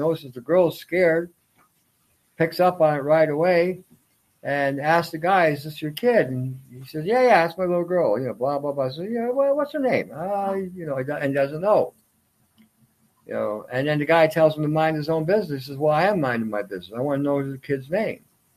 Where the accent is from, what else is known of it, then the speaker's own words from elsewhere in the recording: Canada; I picked on Canada because I'm Canadian.